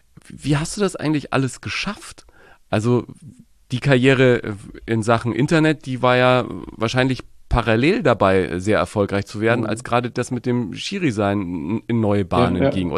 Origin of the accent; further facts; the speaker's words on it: Nuremberg, Bavaria, Germany; Ich als Nürnberger habe da echt